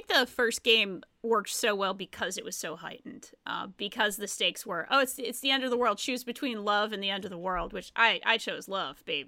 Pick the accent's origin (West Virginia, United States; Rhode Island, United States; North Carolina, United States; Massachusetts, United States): Rhode Island, United States; I didn't grow up in a small town, but I grew up in Rhode Island and it is not the most happening place.